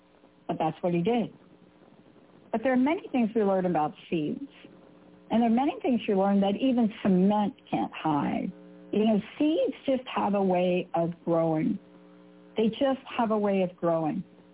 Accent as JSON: {"language": "English", "town": "Bronx", "region": "New York", "country": "United States", "tie": "born or raised there", "said": "Growing up in the Bronx, like, my dad, hello, backyard, once upon a time when we actually moved from where we lived in the projects, we had a backyard."}